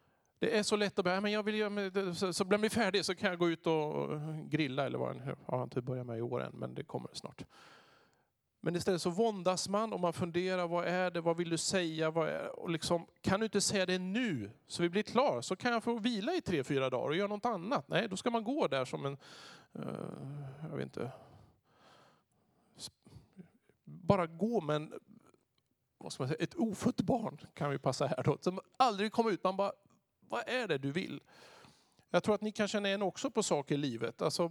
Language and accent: Swedish; Örebro, Örebro County, Sweden; born there; Jag är född i Örebro.